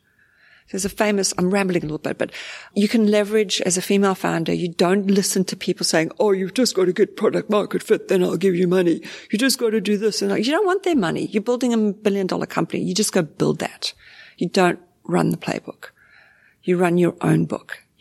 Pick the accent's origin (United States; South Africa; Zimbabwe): Zimbabwe; I was a refugee from Zimbabwe. We were broke, like so poor.